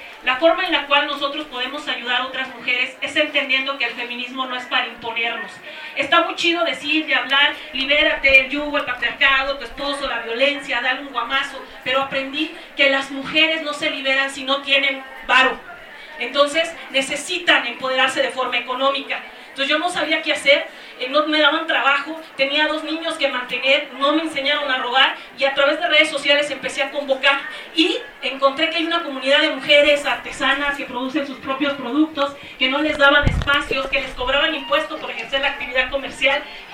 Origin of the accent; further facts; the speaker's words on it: Quintana Roo, Mexico; provengo del estado de Quintana Roo.